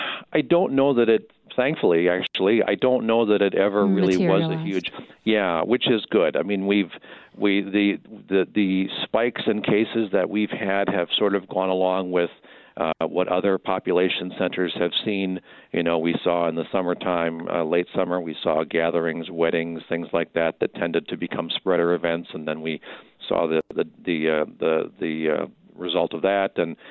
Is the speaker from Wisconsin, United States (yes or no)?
yes; Milwaukee, Wisconsin, United States; I know I came from the Milwaukee area and I didn't know hospitals came this small before I moved up here 10 years ago.